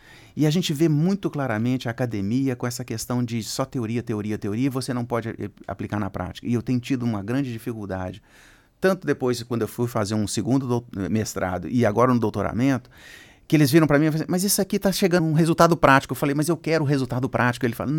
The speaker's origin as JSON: {"language": "Portuguese", "country": "Brazil", "said": "Aí eu fiquei pensando assim, né, ah, tá falando porque eu sou brasileiro."}